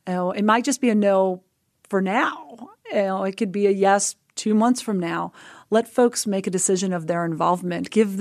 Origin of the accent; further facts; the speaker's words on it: Montana, United States; The 10,000 that showed up in my home state of Montana in Helena.